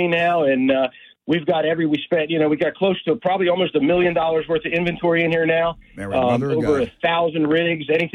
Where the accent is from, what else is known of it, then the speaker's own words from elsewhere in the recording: Williamstown, New Jersey, United States; Long story, but I grew up down in Williamstown there back in the 80s and grew up on Wilson's Lake and fished all over this area, you know, all the way down to Cape May.